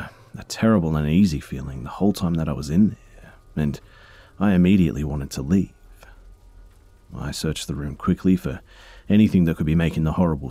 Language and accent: English; Alberta, Canada; I'm from Canada, Alberta, and that's all I can really say